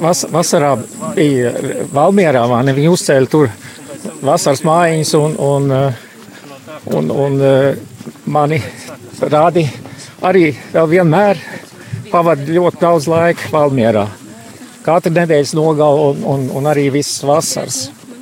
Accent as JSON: {"language": "Latvian", "town": "Stockholm", "region": "Stockholm County", "country": "Sweden", "accent": "Scandinavian", "second_language": "Latvian", "said": "man ir kaut kāds skandināvu akcents. Es esmu no Stokholmas, un es eju svētceļojumā, kā vai teikt, daļai tāpēc, ka mani ir radinieki, katoļi, es pats esmu. Luterāns"}